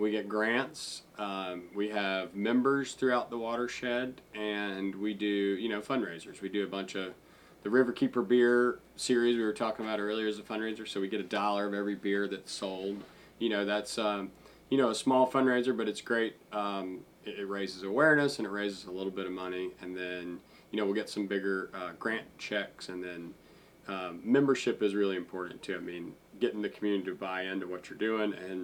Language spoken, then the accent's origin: English; Georgia, United States; I grew up in Georgia. I grew up going to summer camp here.